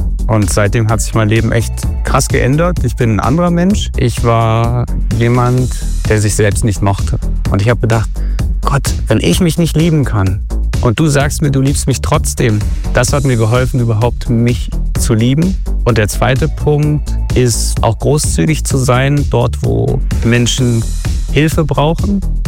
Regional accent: East Germany, Germany; Also ich bin in der DDR aufgewachsen und da bin ich im Prinzip damit aufgewachsen.

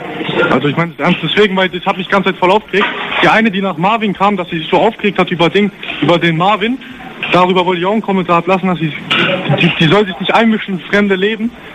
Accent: Heilbronn, Baden-Württemberg, Germany; ich komme aus Heilbronn, Stuttgart.

